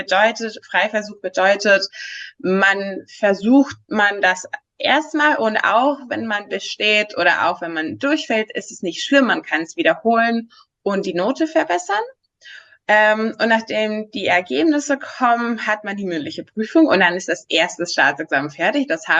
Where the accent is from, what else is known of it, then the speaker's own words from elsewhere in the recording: Greece; now in Berlin, Germany; Ich komme ursprünglich aus Griechenland, aber ich habe in Berlin und in Genf Jura studiert.